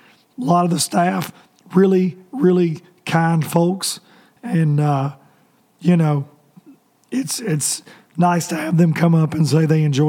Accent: Tennessee, United States; I'm a redneck from Tennessee

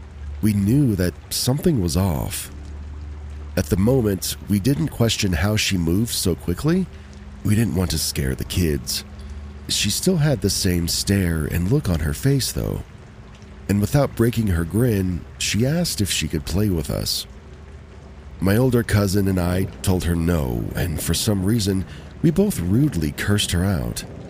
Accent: Texas, United States; also born or lived in Los Angeles, California; I'm originally from California. My entire family resides in Los Angeles. Unfortunately, or maybe fortunately, we moved when I was about 2 to a small town in Texas. So, as I like to say, I'm a Cali-made, Texas-raised.

